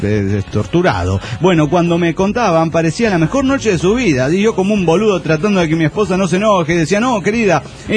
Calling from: Chihuahua, Mexico; de Chihuahua, México.

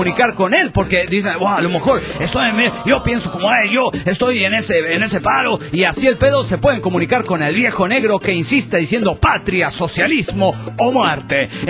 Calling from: Mexico City, Mexico; de Zacatenco, Ciudad de México. Hola … del DF mexicano.

